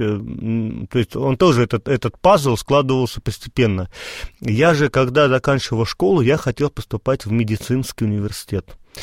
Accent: Volgograd Oblast, Russia; я сам не из Волгограда, сам из области

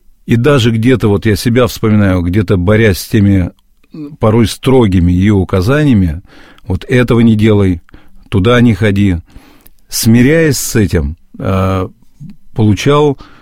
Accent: Moscow, Russia; в матушкином доме, в Москве, откуда я родом

